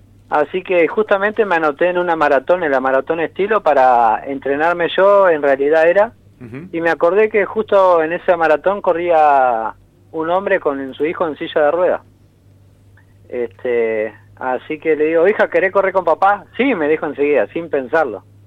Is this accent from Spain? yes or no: no; San Antonio Este, Río Negro, Argentina; De San Antonio Este.